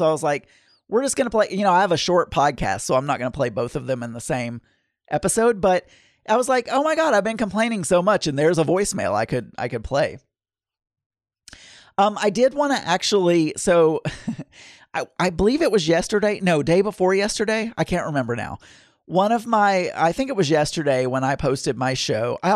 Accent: the South, United States; I was raised in the South where guns are a big deal

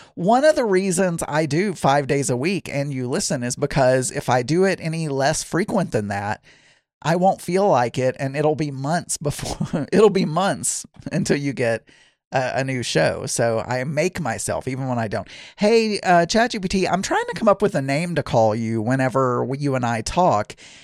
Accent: Midwest, United States; And she was making hot dish because, as you do as a Midwesterner

